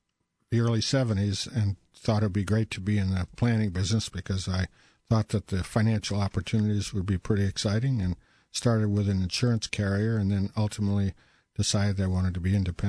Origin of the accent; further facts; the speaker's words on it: Massachusetts, United States; also born or lived in Baltimore; No, I was from Massachusetts originally, and then moved to Baltimore, and then was up there for some time, and then now I'm down here.